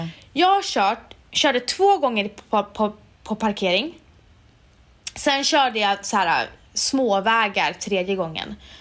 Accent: Umeå, Västerbotten County, Sweden; now in Stockholm, Sweden; när jag kom från Umeå, jag umgicks med väldigt så här, många människor som hade bra med pengar. Jag själv hade inte alls mycket pengar. Och jag bodde långt utanför Stockholm.

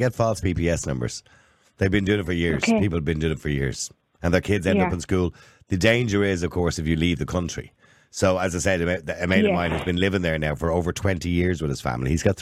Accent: Ireland; So we shouldn't get special treatment because we're Irish.

